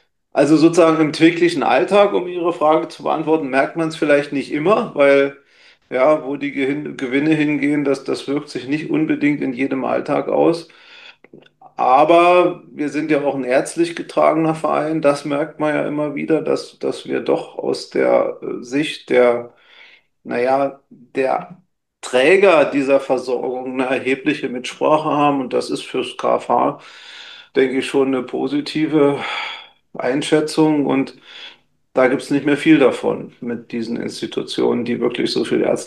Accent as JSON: {"language": "German", "country": "Germany", "tie": "born or raised there", "moved": "as an adult", "said": "ich bin in der DDR groß geworden"}